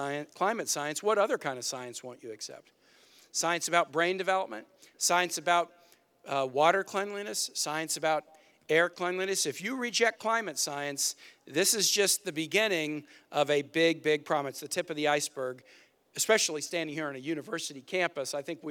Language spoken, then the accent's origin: English; Virginia, United States; Here in North Carolina, in my home state of Virginia, climate change isn't a tomorrow issue, it's a today issue.